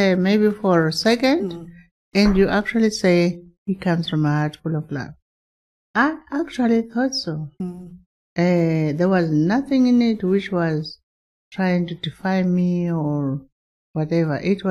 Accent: Cape Town, Western Cape, South Africa; I come from Cape Town.

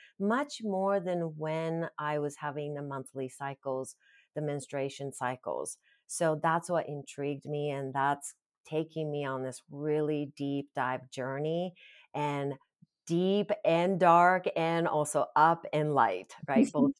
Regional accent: Japan; So growing up in Japan with the Shinto background, we will celebrate the lunar

